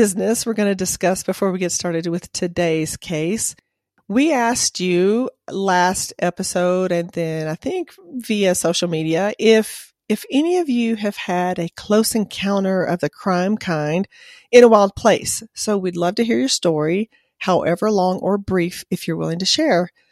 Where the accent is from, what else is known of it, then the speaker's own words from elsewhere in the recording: Tennessee, United States; No, I mean, I'm from Tennessee, and we drove through there on our way to the panhandle of Florida for vacation.